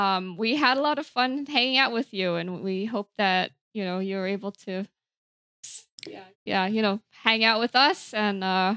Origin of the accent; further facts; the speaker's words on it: California, United States; But I'm just from California, so maybe not.